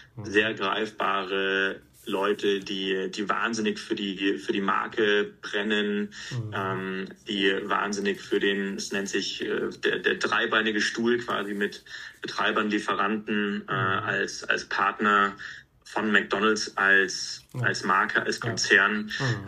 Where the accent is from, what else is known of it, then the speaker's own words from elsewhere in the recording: Munich, Bavaria, Germany; gerade hier natürlich so als Münchner Lokalpatriot, sage ich mal